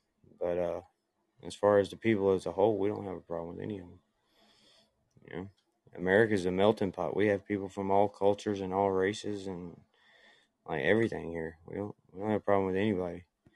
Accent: South Carolina, United States; South Carolina. South Carolina is the state I'm from.

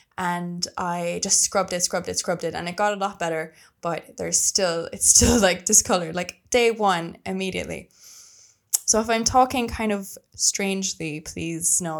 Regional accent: Ireland; I'm an Irish girl traveling the world. I've been to 79 countries so far, some of them multiple times, and I've lived in 6 countries.

